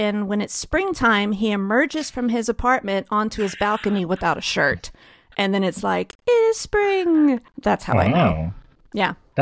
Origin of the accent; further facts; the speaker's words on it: Texas, United States; I would say as a Texan, I was very impressed with their brisket, but maybe I've been gone too long.